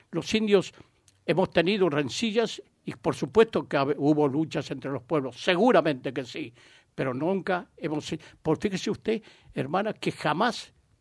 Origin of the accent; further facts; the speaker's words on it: Gandia, Valencian Community, Spain; Yo vengo de Gandía y en Gandía resulta que está lleno